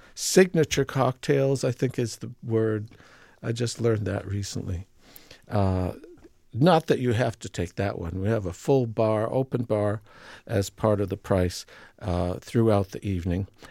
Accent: Boston, Massachusetts, United States; I grew up in Boston. When I was a teenager, I played on the Boston Symphony Hall stage

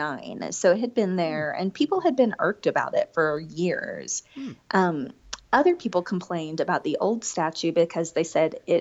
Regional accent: Birmingham, Alabama, United States; Now, I'm from Birmingham, Alabama, where the most visible piece of art in the entire city includes a bare bottom.

